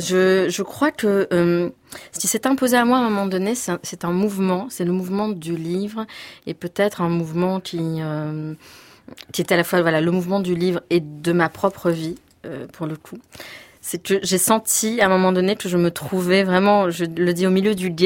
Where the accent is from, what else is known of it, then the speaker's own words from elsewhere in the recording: Nice, Provence-Alpes-Côte d'Azur, France; born there; je suis née à Nice et sur une rive méditerranéenne qui regardait plutôt vers le sud et vers l'autre côté de la Méditerranée et de parents qui venaient de l'autre côté de la Méditerranée.